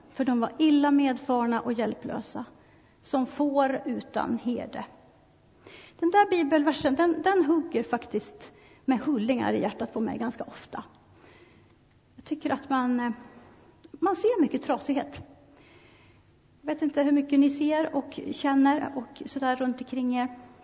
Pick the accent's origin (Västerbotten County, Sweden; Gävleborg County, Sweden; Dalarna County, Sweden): Dalarna County, Sweden; Orsa; min församling hemma i Dalarna, i Orsa där jag kommer ifrån.